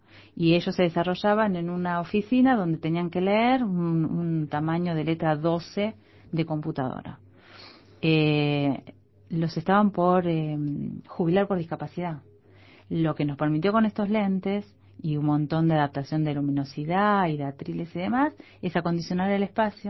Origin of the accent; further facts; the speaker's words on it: Uruguay; also born or lived in Argentina; siendo uruguaya